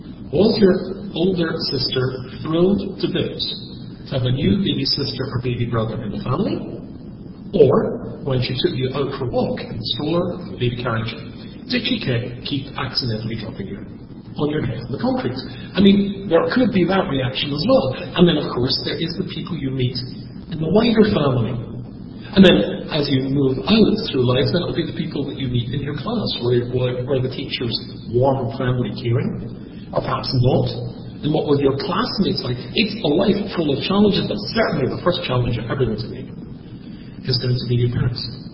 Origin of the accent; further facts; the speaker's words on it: Scotland, United Kingdom; accent: Scottish; When I lose my temper, which is almost never, my accent becomes more Scottish. So just in case you're near me and I start speaking a broad Scottish accent, run.